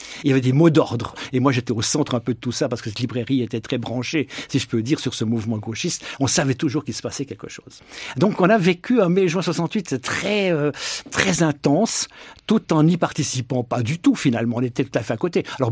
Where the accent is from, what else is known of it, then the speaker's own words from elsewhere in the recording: Switzerland; je suis Suisse, la Suisse est neutre